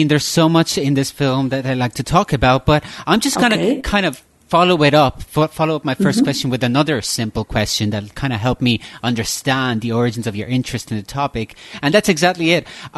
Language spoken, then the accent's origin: English; Ireland; I grew up in Ireland